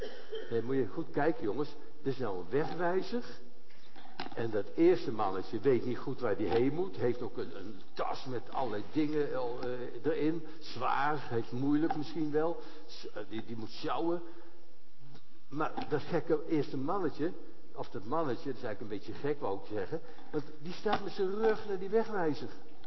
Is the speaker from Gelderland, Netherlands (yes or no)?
yes; Ede, Gelderland, Netherlands; Nou, hey, ik kom uit Ede